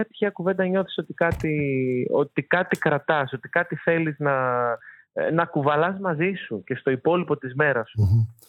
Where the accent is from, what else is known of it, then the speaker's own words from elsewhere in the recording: Thessaloniki, Central Macedonia, Greece; στη Θεσσαλονίκη, την ιδιαίτερη πατρίδα μου